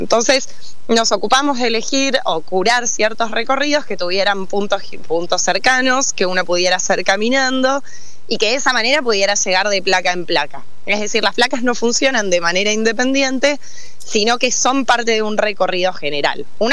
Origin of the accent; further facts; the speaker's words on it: Salta, Argentina; Yo soy salteña